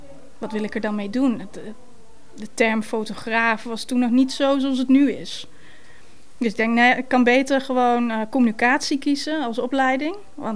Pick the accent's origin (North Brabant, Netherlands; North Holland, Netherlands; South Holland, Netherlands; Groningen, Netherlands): Groningen, Netherlands; born there; Ik ben geboren in Groningen.